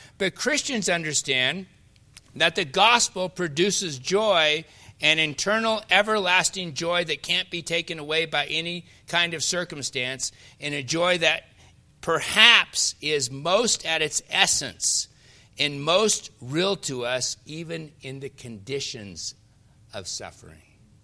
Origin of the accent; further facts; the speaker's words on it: Seattle, Washington, United States; I mean, I grew up in Seattle. normally the weather was gray skies.